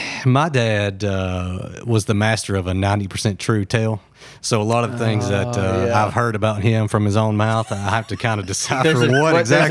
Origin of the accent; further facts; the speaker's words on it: Coleman, United States; I grew up in Coleman. There was no North Walmart when I grew up.